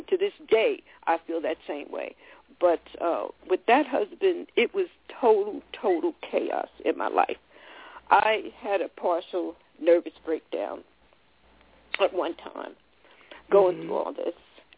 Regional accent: New York, United States; Growing up on Long Island, I was sheltered from a lot of stuff that I had no idea even took place. When I moved to California, all that changed.

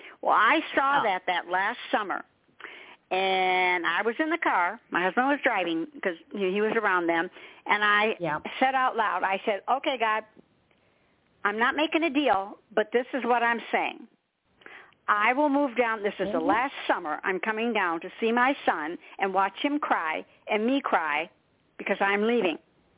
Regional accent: Michigan, United States; I'm from Michigan, I know. Land of ice and snow is what I call it. I'm in South Carolina now. I wouldn't go back there at all, ever.

